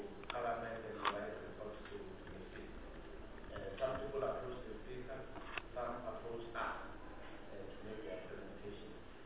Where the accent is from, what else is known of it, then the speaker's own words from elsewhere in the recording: South Africa; I don't know where me as a South African am going to stand.